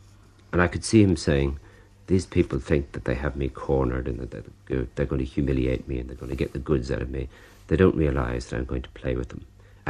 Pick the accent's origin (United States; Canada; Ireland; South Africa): Ireland; as an Irishman